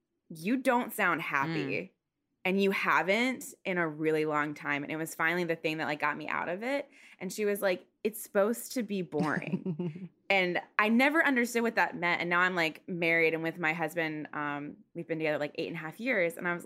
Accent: Stafford, Virginia, United States; also born or lived in Seoul; I'm from Stafford. I don't want to live in Stafford, Virginia anymore. And we also, my dad was in the military. So when I was younger, at one point we lived in Seoul.

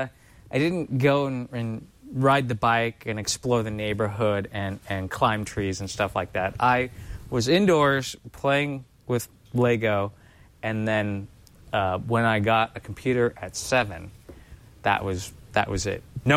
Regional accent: Los Angeles, California, United States; I grew up in Los Angeles, and my home was it was a single parent family, and it was really my mom that raised me

